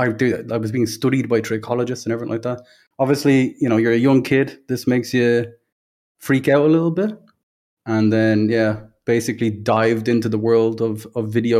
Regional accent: Dublin, Leinster, Ireland; So obviously from Ireland, Dublin, grew up there. Had a lovely family

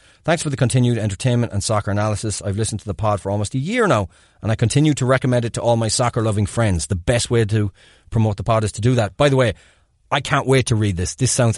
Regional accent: Philadelphia, Pennsylvania, United States; As a Philadelphian, this is something I was already familiar with prior to the Phillies Championship in 08.

